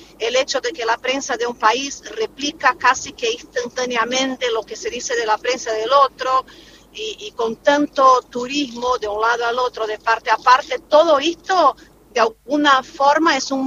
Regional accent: Brazil; Spanish is a second language; now in Argentina; Yo de vuelta soy abogada brasileña, en Argentina es difícil para mí

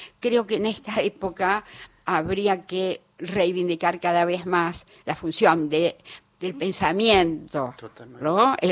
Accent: Buenos Aires, Argentina; yo soy de Almagro.

